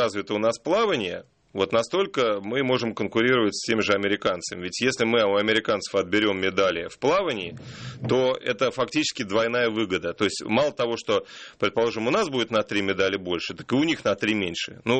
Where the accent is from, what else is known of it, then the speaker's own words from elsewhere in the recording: Novouralsk, Sverdlovsk Oblast, Russia; В моем родном городе Новоуральске, Свердловская область, один 25-метровый бассейн.